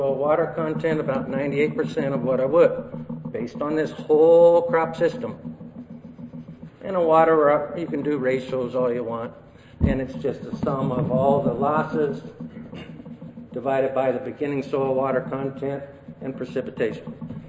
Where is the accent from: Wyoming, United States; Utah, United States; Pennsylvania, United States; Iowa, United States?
Iowa, United States; Boone; born there; I was born in Boone, Iowa, but no, that's not really the reason I picked those.